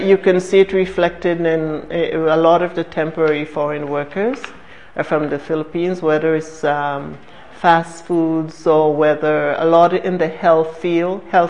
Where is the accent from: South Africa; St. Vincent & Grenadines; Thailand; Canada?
St. Vincent & Grenadines; now in United States; I'm from St. Vincent, so St. Lucia is just across the waters from where I'm from.